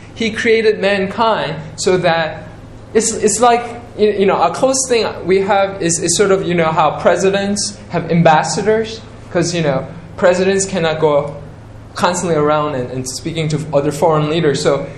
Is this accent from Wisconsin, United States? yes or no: no; Queens, New York, United States; I grew up in Queens, New York, and in Forest Hill, there's a tennis center, there was a U.S. Open.